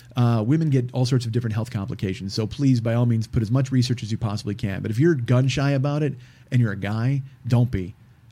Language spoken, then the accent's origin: English; Chicago, Illinois, United States; I grew up in Chicago saying jagoff all the time.